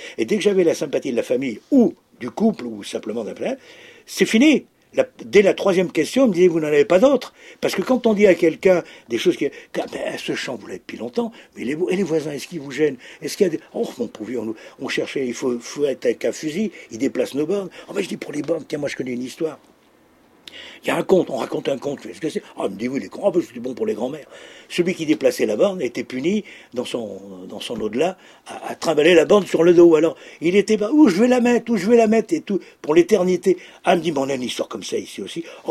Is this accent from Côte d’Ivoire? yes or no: no; Provence-Alpes-Côte d'Azur, France; chez nous en Camargue